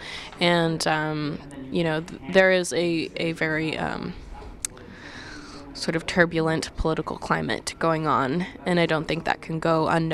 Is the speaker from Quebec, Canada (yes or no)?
yes; Montreal, Quebec, Canada; moved away as an adult; also born or lived in West Virginia; Well, I moved around a lot as a kid, but I was born in Montreal and mostly raised in Montreal. And after that, I went to West Virginia for 4 years, actually.